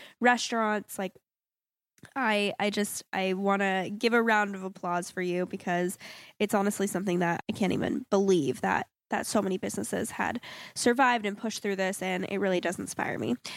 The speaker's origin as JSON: {"language": "English", "region": "Florida", "country": "United States", "said": "And it's because I'm originally from South Florida"}